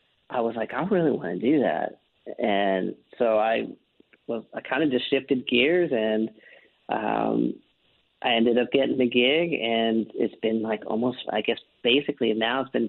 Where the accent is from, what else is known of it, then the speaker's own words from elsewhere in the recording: Los Angeles, California, United States; also born or lived in Chicago; Yeah, and that's my hometown. I mean, I was born and raised here